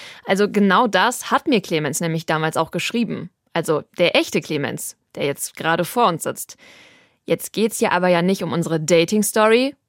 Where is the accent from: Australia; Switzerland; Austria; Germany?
Germany; North Rhine-Westphalia; Erstes Mal so richtiges T-Shirt-Wetter in Celines und meinem Heimatort im Kölner Speckgürtel. 30.000 Einwohner.